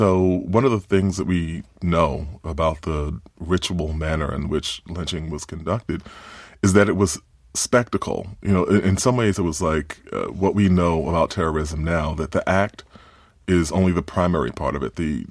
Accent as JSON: {"language": "English", "town": "Queens", "region": "New York", "country": "United States", "tie": "born or raised there", "said": "I grew up in Queens, New York, but my mother was from Alabama, my father was from Georgia."}